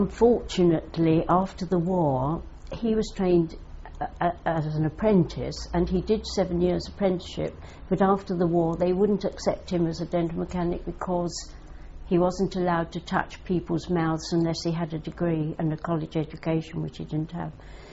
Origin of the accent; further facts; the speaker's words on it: Vauxhall, London, United Kingdom; I was born in Vauxhall, actually, on part of the site of Vauxhall Gardens, as it is now.